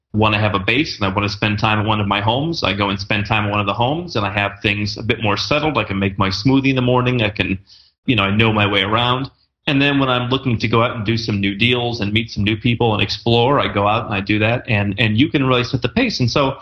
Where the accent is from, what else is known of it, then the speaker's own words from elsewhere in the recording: United States; I was lucky enough to have a background growing up in the United States with an entrepreneurial family